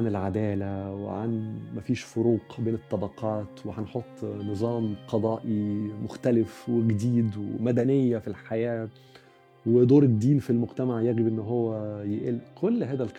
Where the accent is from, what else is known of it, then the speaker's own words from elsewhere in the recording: Egypt; نفس الرسالة عندنا في مصر